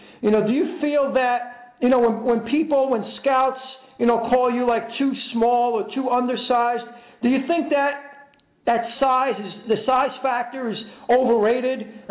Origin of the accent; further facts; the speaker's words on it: Brooklyn, New York, United States; I grew up not too far from you. I'm a Brooklyn guy.